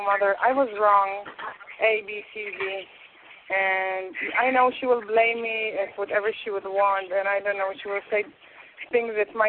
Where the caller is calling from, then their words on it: Israel; I'm speaking from Israel.